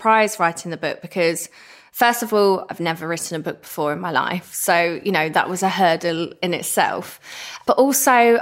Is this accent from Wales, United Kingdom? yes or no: no; East of England, United Kingdom; or I'm the girl from Essex that did good.